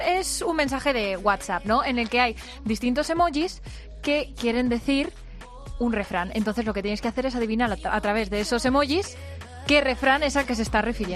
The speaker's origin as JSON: {"language": "Spanish", "region": "Castilla-La Mancha", "country": "Spain", "said": "Yo soy de Castilla-La Mancha y allí es todo esto se lleva mucho."}